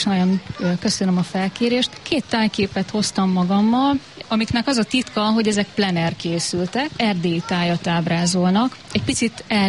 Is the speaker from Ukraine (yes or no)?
no; Szolnok, Jász-Nagykun-Szolnok, Hungary; born there; én mindig azt mondom, hogy nem hiába születtem oda, ahova születtem.